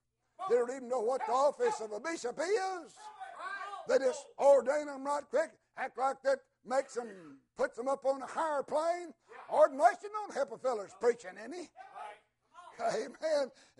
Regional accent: Alabama, United States; They used to say back when I was raised over in Alabama, so-and-so is kicked out of the traces.

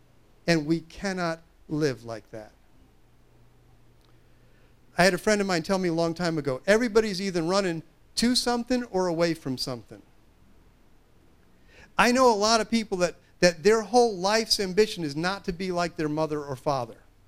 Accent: Long Island, New York, United States; I grew up on Long Island, and I grew up in a community that was on the other side of the tracks.

